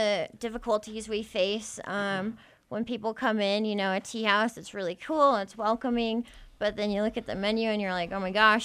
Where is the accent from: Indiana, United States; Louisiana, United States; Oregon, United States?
Oregon, United States; I've lived in Utah for 11 years, and I'm originally from Oregon